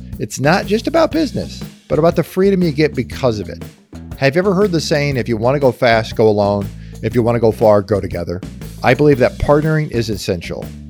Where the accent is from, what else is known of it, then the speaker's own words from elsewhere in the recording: Des Moines, Iowa, United States; you and I hail from Des Moines, Iowa, born and raised, still here.